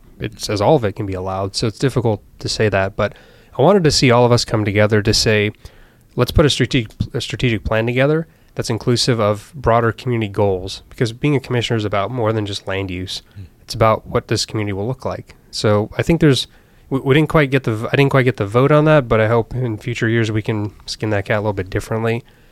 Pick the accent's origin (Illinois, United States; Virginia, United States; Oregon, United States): Virginia, United States; I grew up in Virginia in the Chesapeake Bay watershed area, and that's a watershed that has a lot of challenges.